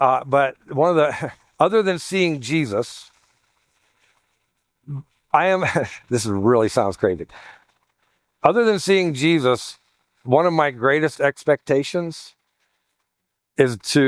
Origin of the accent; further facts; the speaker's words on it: Ohio, United States; I'm from originally from Ohio, Southern Ohio.